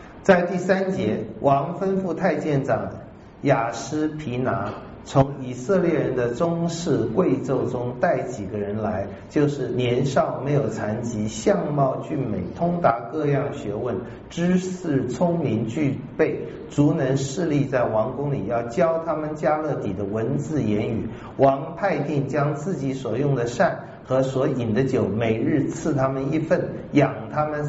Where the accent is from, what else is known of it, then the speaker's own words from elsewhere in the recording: Taiwan; 当然了，我们台湾人是很想赚你的钱的。